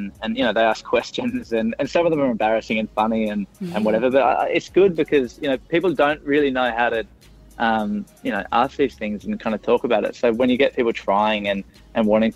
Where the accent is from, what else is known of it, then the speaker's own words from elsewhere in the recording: Tasmania, Australia; like I grew up in Tassie where, you know, there's that kind of, it can be toxic in the football environment